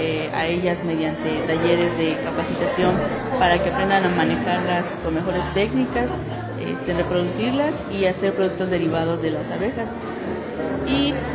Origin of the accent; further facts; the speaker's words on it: Mérida, Yucatán, Mexico; soy de Mérida, Yucatán